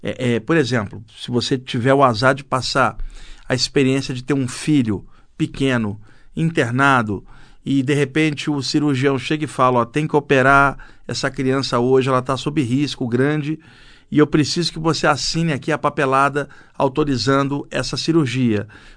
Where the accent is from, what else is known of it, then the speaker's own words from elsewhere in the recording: Rio de Janeiro, Brazil; now in São Paulo, Brazil; eu sou carioca, moro aqui há muitos anos, mas não acostumo com frio, não.